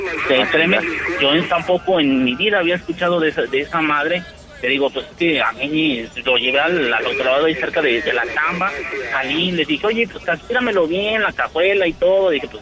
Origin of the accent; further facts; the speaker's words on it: Toluca, State of Mexico, Mexico; born there; now in Aguascalientes, Mexico; Soy nacido en Toluca, nada más que pues, por trabajos de mi papá, pues anduvimos bailando por toda la República y terminamos aquí en Aguascalientes.